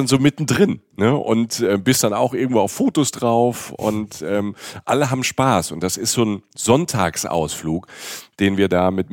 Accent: Rhineland-Palatinate, Germany; oder ich komme aus der Pfalz, ne, wir haben das auch so ein bisschen.

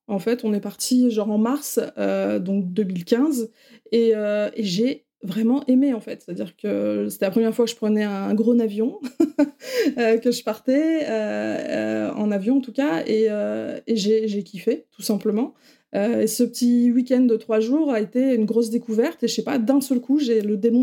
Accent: Hauts-de-France, France; moved away; je suis du Nord, moi je suis une ch'ti. j'ai quitté le Nord pour aller en région parisienne

